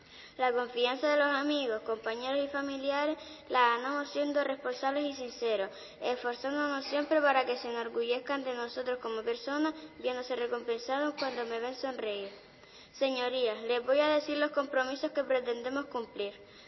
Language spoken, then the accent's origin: Spanish; San Nicolás, Canary Islands, Spain; el que termine la carretera de mi pueblo, la aldea de San Nicolás